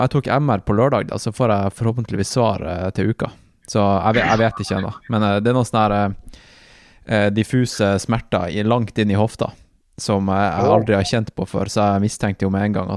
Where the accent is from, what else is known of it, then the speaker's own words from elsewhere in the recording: Northern Norway, Norway; Så selv om jeg er fra Nord-Norge, så har vi en hytte på Hvaler, og det er fordi at foreldrene mine er fra Oslo.